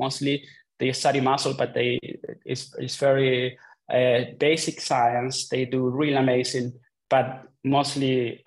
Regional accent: Los Andes, Valparaíso, Chile; English is a second language; So I'm from Chile, from a small city close to Santiago, the capital, which is called Los Andes.

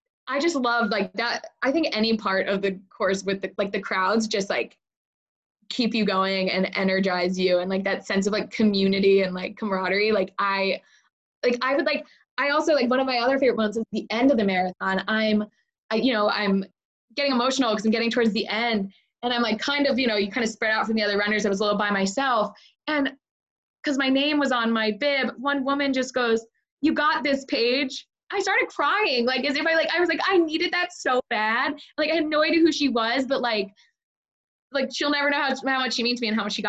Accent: New Jersey, United States; you know, I'm from Jersey, grew up around the Jersey Shore.

